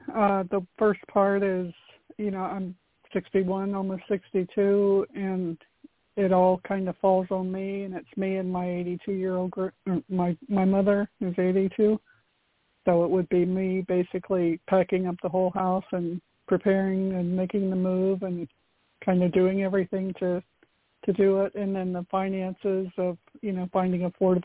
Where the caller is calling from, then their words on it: Florida, United States; from Florida.